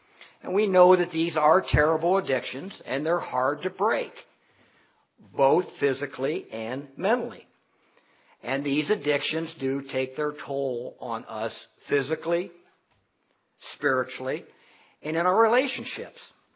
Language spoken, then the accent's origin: English; Sugar Creek, United States; I remember as a young boy, I grew up in Sugar Creek, and I rode my bicycle all over Sugar Creek.